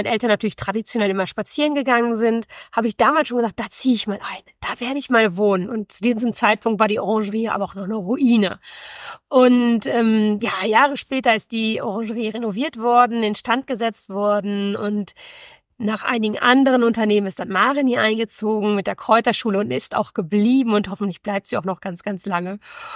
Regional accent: Herbern, North Rhine-Westphalia, Germany; Ich bin 47 Jahre alt. Ich stamme hier aus dem Münsterland, genauer gesagt hier aus Herbern. Zwischendurch habe ich schon woanders gearbeitet und gewohnt, aber dies hier ist definitiv meine Heimat.

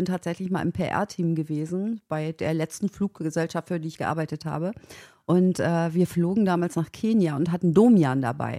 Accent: Kappeln, Schleswig-Holstein, Germany; Ich komme ja aus Kappeln an der Schlei, ist so ein kleiner Ort an der Ostsee quasi.

